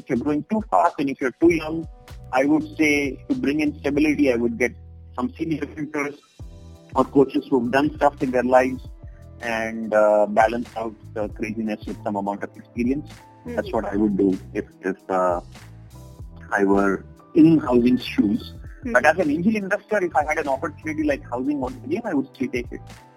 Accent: Hyderabad, Telangana, India; Well, I grew up in Hyderabad. We were two siblings, me and my younger brother

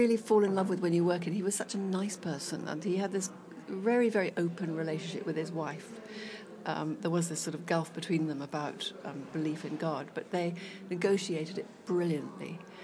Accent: London, United Kingdom; born there; I was born in London, in an attic in Wimpole Street.

